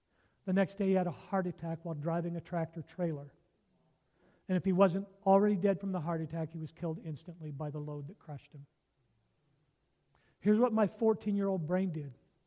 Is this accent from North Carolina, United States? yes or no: no; Pennsylvania, United States; So I was raised up in West Central Pennsylvania. And I grew up in a non-Christian home.